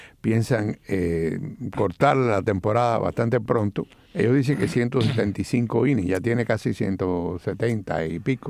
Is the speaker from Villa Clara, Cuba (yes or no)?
yes; Villa Clara, Cuba; born there; Yo he de decir que yo nací en la provincia de Las Villas, ahora le han cambiado los nombres, etcétera, pero yo no nací en Villa Clara, yo nací en Las Villas.